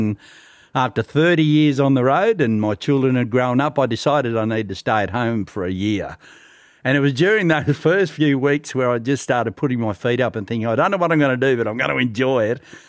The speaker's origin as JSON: {"language": "English", "town": "Warwick", "region": "Queensland", "country": "Australia", "tie": "born or raised there", "said": "I grew up in Warwick. We moved into town after the dam was completed. And I went to Central State School, Warwick State High School, had no real plans for life."}